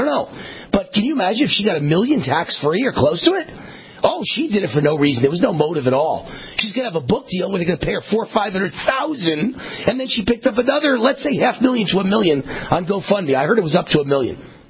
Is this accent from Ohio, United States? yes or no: no; New York, United States; Maybe it's because we're both from New York.